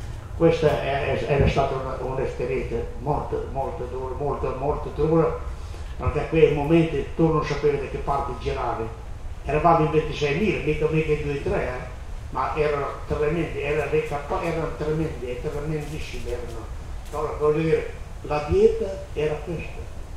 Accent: Bologna, Emilia-Romagna, Italy; E finché eravamo noi di Bologna, eravamo in 91, siamo di Bologna

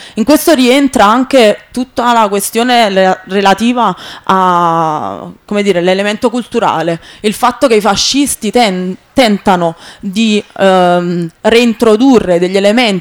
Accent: Naples, Campania, Italy; Io vengo dalla realtà di Napoli

